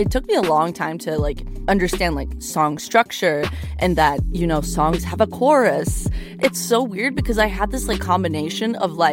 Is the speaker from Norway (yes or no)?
yes; Norway; I'm from Norway.